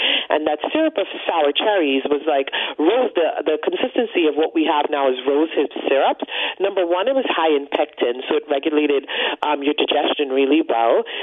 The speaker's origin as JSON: {"language": "English", "country": "Guyana", "tie": "born or raised there", "said": "Growing up in Guyana, because in the village where I grew up, indentured servants from India came, and indentured servants from China came. So my grandparents are Chinese, and my mom's side, they're Chinese and African."}